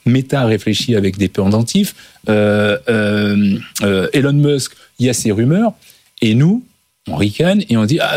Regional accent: France; nous, en tant que Français, parce qu'on n'est pas plus bête qu'un Américain

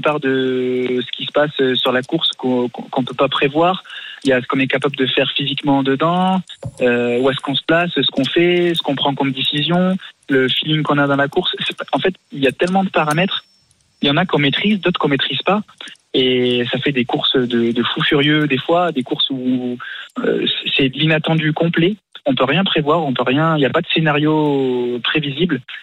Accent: Agen, Nouvelle-Aquitaine, France

